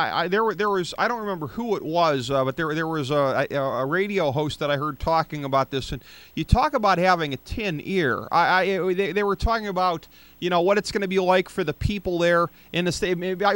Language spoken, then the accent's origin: English; Cleveland, Ohio, United States; I'm from Cleveland. I watched games in the old dog pound where we were there for football